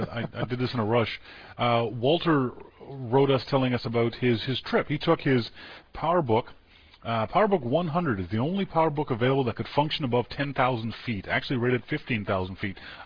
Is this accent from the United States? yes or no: no; Canada; And because I'm Canadian and usually ignorant about U.S. geography, someone write to me.